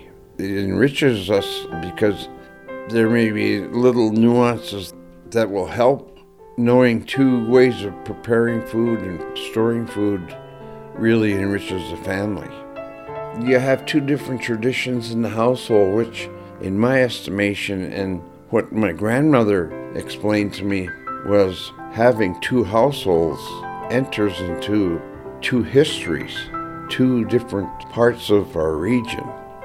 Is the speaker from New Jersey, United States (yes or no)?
no; Nome, Alaska, United States; born there; I was born in Nome in 1942, April 5th, 1942, at the old hospital on 2nd Avenue.